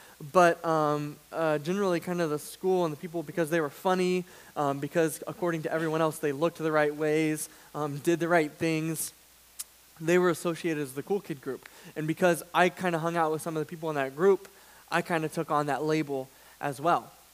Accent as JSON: {"language": "English", "region": "Missouri", "country": "United States", "tie": "born or raised there", "said": "I grew up in Missouri, and so the sport of the state in Missouri is baseball."}